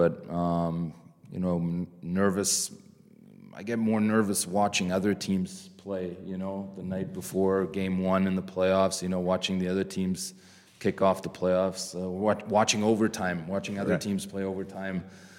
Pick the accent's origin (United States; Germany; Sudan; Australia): Germany; growing up in Germany